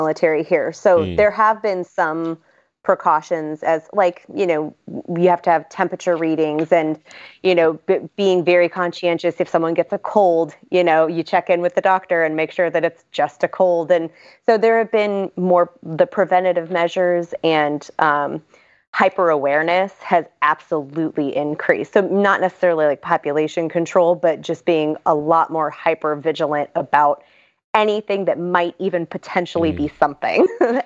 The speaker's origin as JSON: {"language": "English", "country": "United States", "moved": "as an adult", "lives_now": "South Korea", "said": "So we are a military family. We've been over here since early 2018, so a little over 2 years now. And we got sent to South Korea with a 7-month-old in hand."}